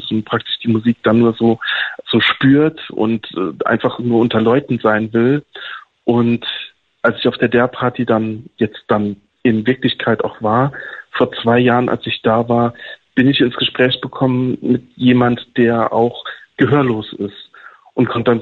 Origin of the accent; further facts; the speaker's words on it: Saarbrücken, Saarland, Germany; vom LSVD in Saarbrücken hier, wo ich herkomme